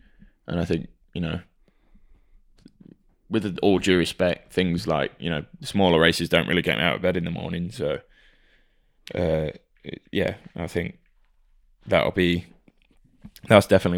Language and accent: English; Belgium; Especially growing up in Belgium as well.